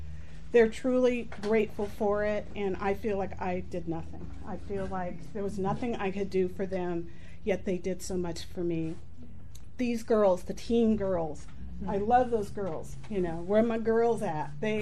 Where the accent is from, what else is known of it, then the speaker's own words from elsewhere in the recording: United States; born there; I thank Jesus that I was born in America, that I get the medical treatment, the food, everything I have.